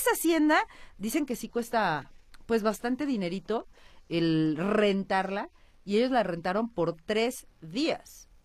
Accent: Mexico; cuando te preguntan, ¿de dónde eres? Y dices, de México

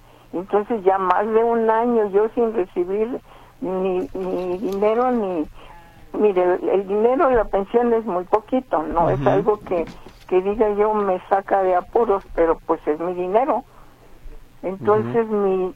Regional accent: Nayarit, Mexico; Como hubo que traer, nosotros somos de Nayarit, hubo que traer el...

